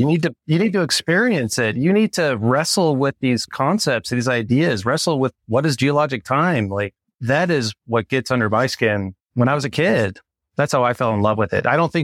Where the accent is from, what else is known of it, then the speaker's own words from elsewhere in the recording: San Diego, California, United States; I grew up in San Diego.